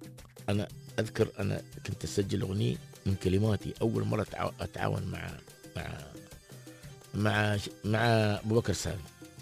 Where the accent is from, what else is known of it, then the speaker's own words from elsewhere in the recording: United Arab Emirates; نحن ننفرد بلهجتنا، لها نكهة خاصة، لها هوية خاصة، مصطلحاتنا مميزة الحمد لله وغنية الإمارات بالمصطلحات.